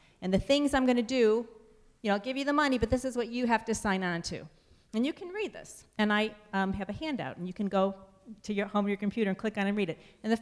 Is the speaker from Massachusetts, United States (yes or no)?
no; Montclair, New Jersey, United States; I'm from Montclair, New Jersey.